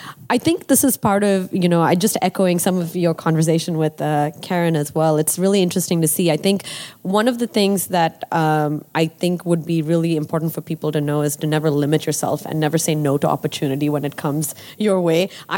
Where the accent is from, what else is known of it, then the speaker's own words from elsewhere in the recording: Nigeria; I grew up in Nigeria. So, you know, being in Africa, I think I had a healthy respect for technology and the power of technology